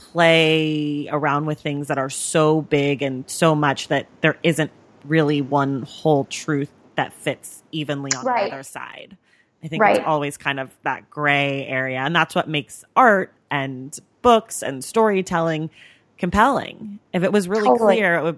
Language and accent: English; Oakland, California, United States; I'm also from the Bay Area, and I also grew up as a dancer.